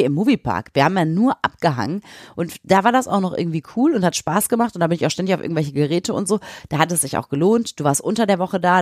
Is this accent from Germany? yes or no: yes; Bottrop, North Rhine-Westphalia, Germany; so als Kind oder Jugendliche. Bei uns in Bottrop, da ist ja der Moviepark in Kirchhellen.